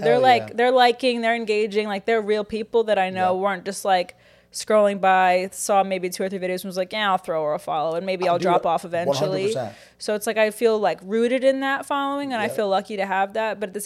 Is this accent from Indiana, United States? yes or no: no; Annapolis, Maryland, United States; born there; now in New York, United States; No, I was born in Maryland originally, but I've been here since 2016.